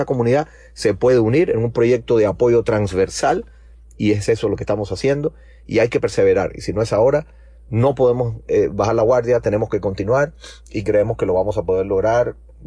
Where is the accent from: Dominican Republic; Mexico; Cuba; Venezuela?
Cuba; somos los cubanos